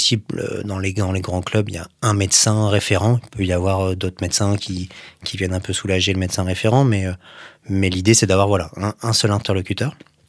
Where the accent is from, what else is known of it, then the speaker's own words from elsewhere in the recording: Valenciennes, Hauts-de-France, France; Et je suis né à Valenciennes. Voilà. Je suis né à Lille, mais j'ai grandi